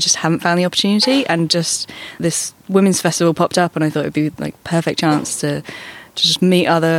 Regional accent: Bristol, South West England, United Kingdom; I'm from Bristol.

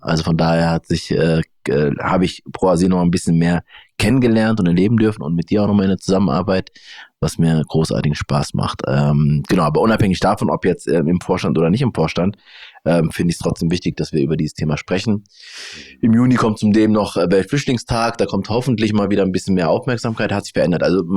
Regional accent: Frankfurt, Hesse, Germany; wir sind beide aus Frankfurt-Bornheimer.

